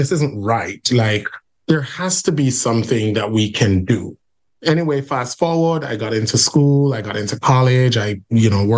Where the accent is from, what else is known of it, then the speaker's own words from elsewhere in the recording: Jamaica; But growing up in Jamaica, we didn't quite know how to frame those things.